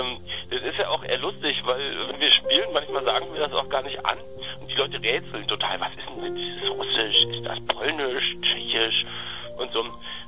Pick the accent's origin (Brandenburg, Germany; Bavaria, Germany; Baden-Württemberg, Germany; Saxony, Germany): Saxony, Germany; Bautzen; born there; ich bin in Bautzen geboren und meine Familie ist eigentlich kommt eher aus einem anderen Teil der Lausitz. Und ich kenne das halt von so Familienpartys, dass ein Teil der Party halt nicht in Deutsch abläuft, sondern in Sorbisch.